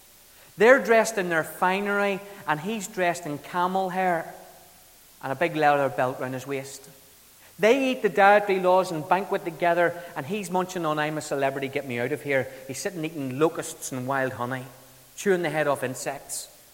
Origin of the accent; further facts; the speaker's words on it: Kilkenny, County Kilkenny, Ireland; Now, I grew up in Kilkenny in the south of Ireland